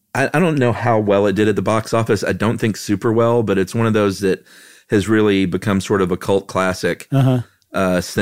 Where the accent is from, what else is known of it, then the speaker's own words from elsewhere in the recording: Houston, Texas, United States; I grew up in Houston, Texas, guys.